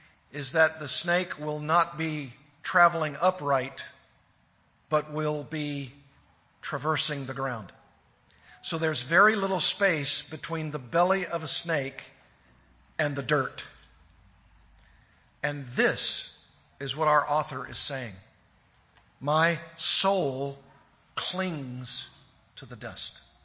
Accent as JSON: {"language": "English", "region": "Arkansas", "country": "United States", "tie": "born or raised there", "said": "Well, I grew up in Arkansas, and my education was not, let's say, sturdy."}